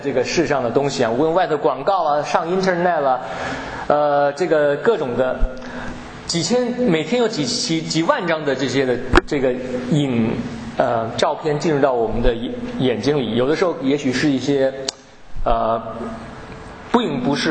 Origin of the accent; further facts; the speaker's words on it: China; 我们信耶稣以后，我们还是中国人，所以我想这个律法主义虽然我们都不是犹太人不是没有旧约的背景，可是我们都是中国人